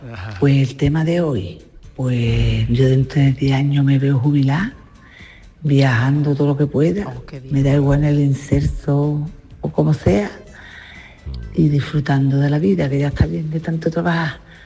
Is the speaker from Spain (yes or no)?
yes; Cádiz, Andalusia, Spain; born there; Yuyu, que yo soy beduina, puesto que nací en mi casa, en Puerta Tierra.